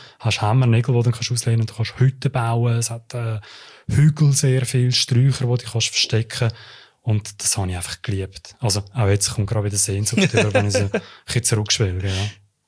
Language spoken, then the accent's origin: German; Uster, Zurich, Switzerland; Wo ich Kind war, ich bin ja in Uster aufgewachsen